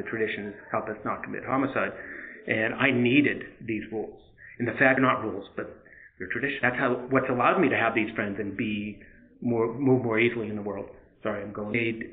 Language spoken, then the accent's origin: English; Massachusetts, United States; I grew up in Massachusetts, and I met her at a meeting in Fort Lauderdale.